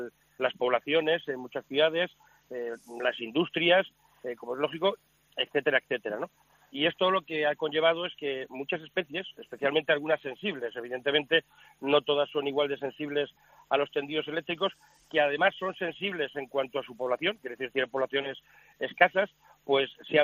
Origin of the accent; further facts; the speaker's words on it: Madrid, Community of Madrid, Spain; Los españoles en Madrid somos ante todo españoles y luego madrileños.